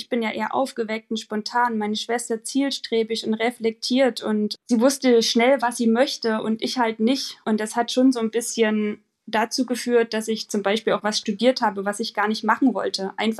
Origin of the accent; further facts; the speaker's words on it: Germany; born there; Naja, also wir sind zwar beide in der DDR geboren, aber ich bin 87 geboren und habe davon nicht mehr so viel mitbekommen.